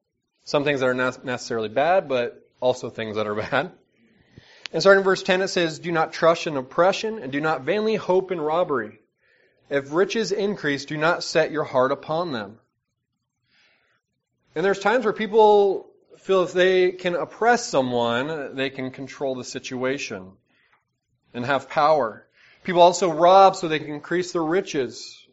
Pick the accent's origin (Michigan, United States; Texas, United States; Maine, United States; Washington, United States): Washington, United States; Seattle; I'm from Seattle area, kind of.